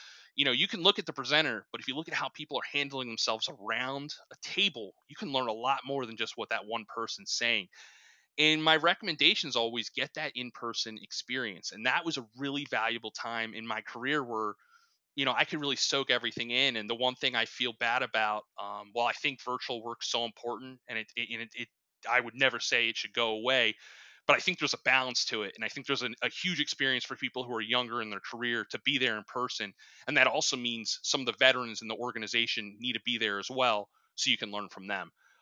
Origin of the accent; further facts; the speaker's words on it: Philadelphia, Pennsylvania, United States; I have blue collar roots. I'm from Philly. My grandparents owned a bakery in Center City, Philadelphia.